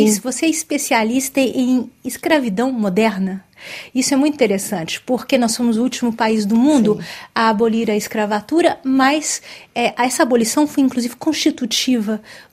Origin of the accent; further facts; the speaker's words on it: Brazil; surpreendeu quando eu cheguei na França foi a minha completa ignorância em relação ao continente africano, enquanto brasileira.